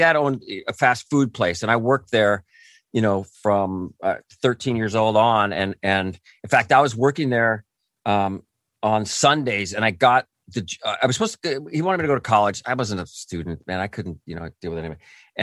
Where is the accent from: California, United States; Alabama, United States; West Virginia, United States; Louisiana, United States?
California, United States; I grew up near Disneyland in Orange County, and it was my childhood was there